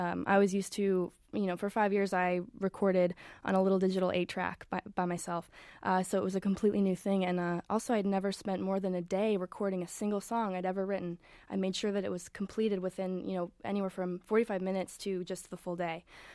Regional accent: Brunswick, Maine, United States; I worked at an independent DVD rental store in my hometown of Brunswick, Maine for 4 years.

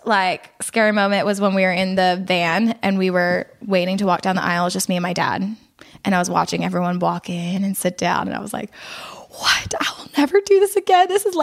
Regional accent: Philadelphia, Pennsylvania, United States; Philadelphia.

